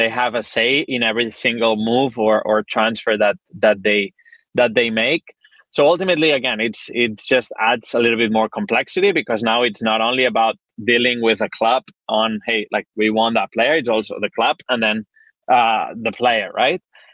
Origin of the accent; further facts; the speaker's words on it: Barcelona, Catalonia, Spain; I'm from Barcelona, right? Like the city and the club are one and the same.